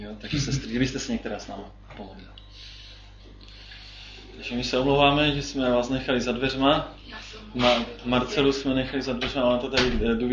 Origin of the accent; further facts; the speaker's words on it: Český Těšín, Moravian-Silesian Region, Czechia; jsem z Českého Těšína